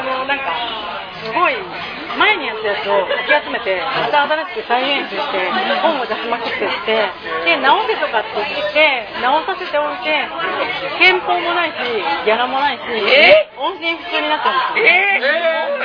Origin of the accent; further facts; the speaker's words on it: Nagoya, Aichi, Japan; でなんか地元の名古屋なんですけど